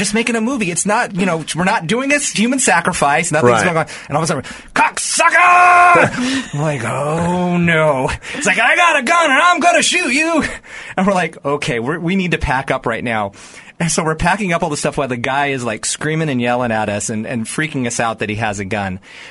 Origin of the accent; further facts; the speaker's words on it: Antioch, California, United States; I come from a town in Northern California called Antioch. And, you know, back then it was just like, you know, mountains and trees.